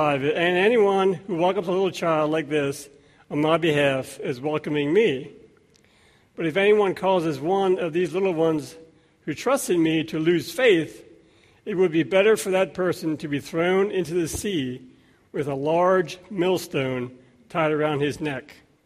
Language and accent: English; Pennsylvania, United States; I'm from Lancaster County.